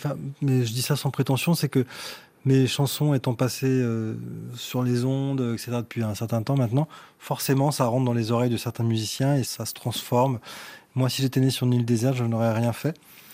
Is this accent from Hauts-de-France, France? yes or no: no; Nogent-sur-Marne, Île-de-France, France; also born or lived in Fontenay-sous-Bois; J'ai vécu toute mon enfance à Nogent-sur-Marne, dans le Val-de-Marne. Donc l'exotisme de Mathieu, c'était lui était Parisien natif et moi, j'étais Parisien d'adoption.